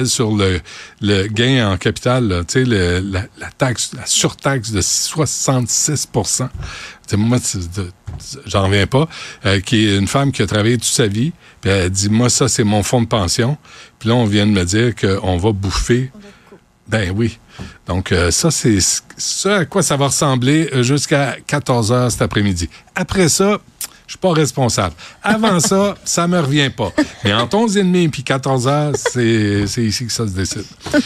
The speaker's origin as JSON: {"language": "French", "region": "Quebec", "country": "Canada", "said": "pourquoi on est Québécois."}